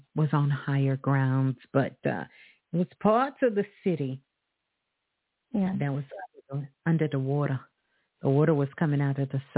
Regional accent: Brooklyn, New York, United States; Greetings, Natasha, calling from Brooklyn, Brooklyn, my home city.

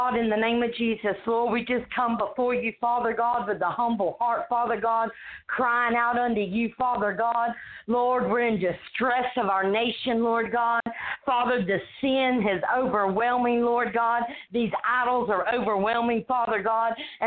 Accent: Tennessee, United States; I am from the Great Smoky Mountains of Tennessee, East Tennessee.

